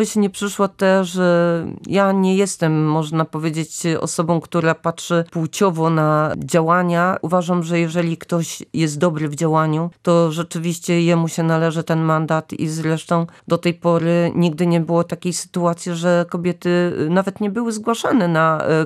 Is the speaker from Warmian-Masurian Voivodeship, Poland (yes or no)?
no; Pomeranian Voivodeship, Poland; first language Kashubian; Polish is a second language; jestem po prostu kaszubką z urodzenia. Urodziłam się w rodzinie kaszubskojęzycznej i ze strony taty, i ze strony mamy. Język kaszubski został mi przekazany jako mój pierwszy język